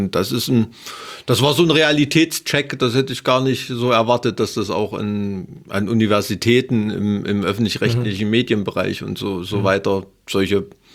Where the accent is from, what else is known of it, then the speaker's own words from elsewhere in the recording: Thuringia, Germany; ich komme aus dem Ilmtal.